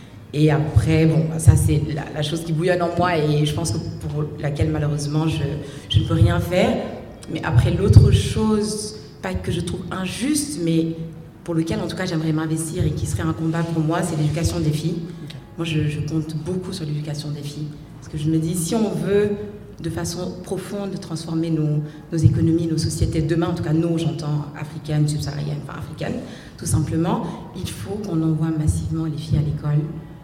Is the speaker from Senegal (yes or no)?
yes; Dakar, Senegal; J'ai grandi à Dakar, donc j'ai passé les 18 premières années de ma vie à Dakar. Au Mamel, vraiment la pointe la plus à l'ouest de l'Afrique, et juste en face de l'Atlantique